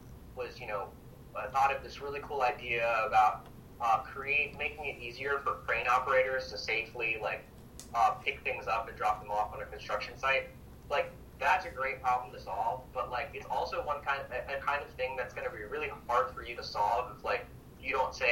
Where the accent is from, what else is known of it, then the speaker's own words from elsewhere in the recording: New York City, New York, United States; Funny enough, we grew up in New York together, and so a lot of, like, you know, growing up in New York City and Queens, like, kind of had a similar upbringing, and also, like, the first generation American experience.